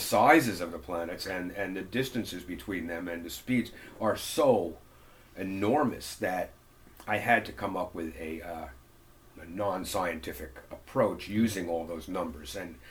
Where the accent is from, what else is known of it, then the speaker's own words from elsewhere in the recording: Mountaindale, New York, United States; a summer stock theater company came to my hometown. I grew up in a really small town, 300 people.